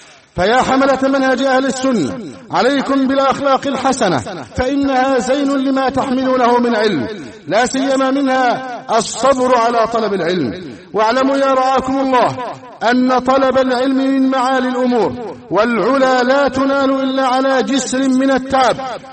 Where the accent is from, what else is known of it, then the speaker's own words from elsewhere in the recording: Egypt; اللهم احفظ بلدنا مصر من كل شر وسوء